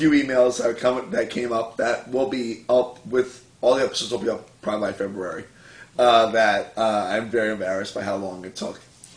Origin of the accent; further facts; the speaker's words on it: Miami, Florida, United States; Like, because, like, when I'm from Miami, like, public schools are just called Howard or Palmetto and stuff like that, you know.